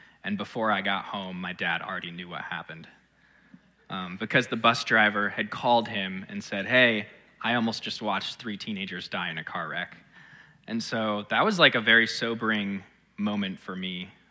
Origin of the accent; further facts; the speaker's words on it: Canton, United States; I grew up in Canton. If you don't know that, it's about 45 minutes or so north of here. It's a one red light town. I graduated with 57 other students.